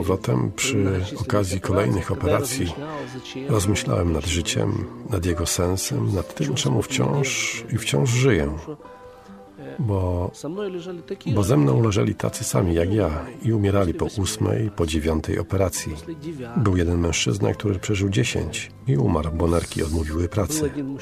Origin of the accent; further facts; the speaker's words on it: Ukraine; Ale ja jestem Ukraińcem